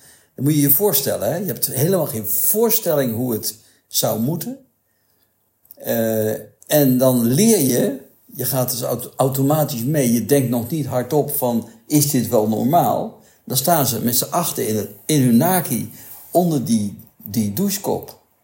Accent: North Brabant, Netherlands; also born or lived in Breda / Eindhoven; Ja, ik ben in Brabant opgegroeid, in Breda en Eindhoven. Grote stad.

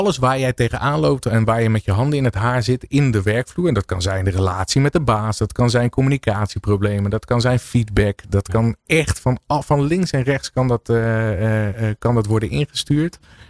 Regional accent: Rotterdam, South Holland, Netherlands; born there; Ik ben een geboren Rotterdammer.

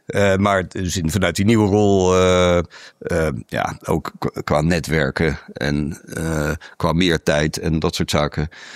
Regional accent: Rotterdam, South Holland, Netherlands; also born or lived in Breda; Ja, geboren in Rotterdam. Gestudeerd in Rotterdam.

